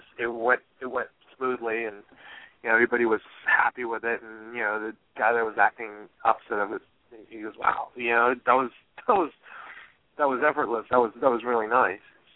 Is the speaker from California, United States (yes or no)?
no; Maryland, United States; also born or lived in Washington D.C.; I grew up in Maryland, D.C., you know, and I would take a bus down to the black theaters